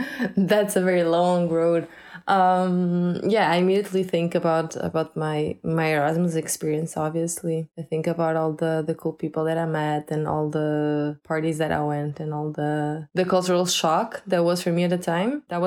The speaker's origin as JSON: {"language": "English", "country": "Portugal", "tie": "born or raised there", "said": "I'm closer, my hometown is closer to Porto, and I've worked in Porto in the past"}